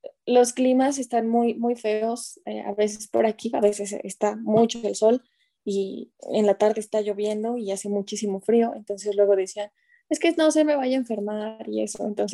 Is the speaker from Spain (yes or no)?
no; Apizaco, Tlaxcala, Mexico; soy de aquí, de Apizaco, Tlaxcala, que últimamente se ha dicho que Tlaxcala no existe, pero sí existimos, aquí estamos. Y pues soy joven, soy estudiante de una licenciatura en criminología y criminalística, tengo 22 años